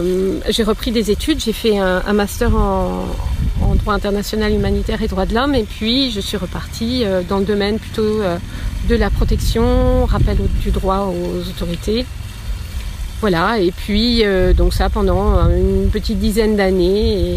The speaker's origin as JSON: {"language": "French", "town": "Lyon", "region": "Auvergne-Rhône-Alpes", "country": "France", "tie": "born or raised there", "also_born_or_lived": "Villeurbanne", "lives_now": "Geneva, Switzerland", "said": "j'ai grandi à Lyon, dans la banlieue lyonnaise, Villeurbanne et Lyon, et voilà, pas très loin d'ici."}